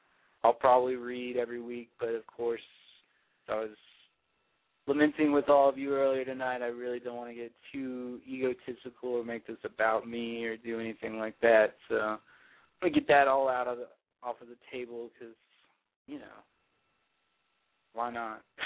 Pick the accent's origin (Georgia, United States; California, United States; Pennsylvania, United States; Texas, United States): Texas, United States; also Texas-born, Texas-bred, awesome rap.